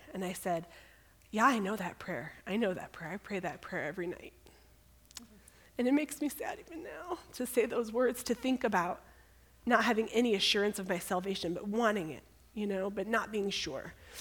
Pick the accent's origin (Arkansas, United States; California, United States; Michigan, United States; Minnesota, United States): Michigan, United States; So I grew up in Michigan. I was raised in a non-Christian family.